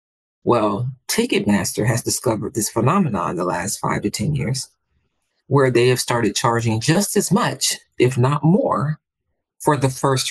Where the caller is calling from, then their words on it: Nashville, Tennessee, United States; I am talking today from Nashville, Tennessee, and excited to spend time with you all.